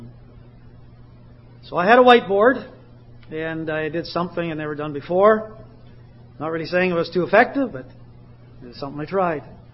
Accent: Canada; Well, I said, "You know, I'm Canadian. I don't have any family down here

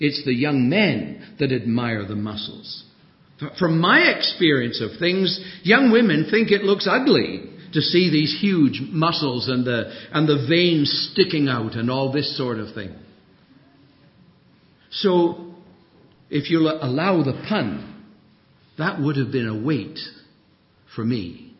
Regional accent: Treorchy, Wales, United Kingdom; I went back to my hometown, Treorchy in South Wales.

